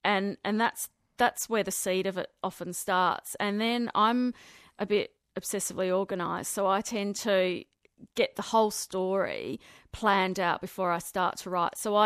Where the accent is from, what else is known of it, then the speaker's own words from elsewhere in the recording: South Australia, Australia; also born or lived in Melbourne / Sydney; now in Adelaide, Australia; I grew up on the Eyre Peninsula. I was the daughter of a farm family. I married a farmer when I was way too young, didn't work out. Ended up in Melbourne and then Sydney, did the corporate thing, came back to Adelaide.